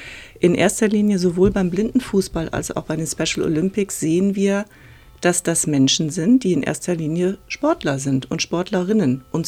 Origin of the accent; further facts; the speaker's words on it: Cologne, North Rhine-Westphalia, Germany; in meiner Heimatstadt Köln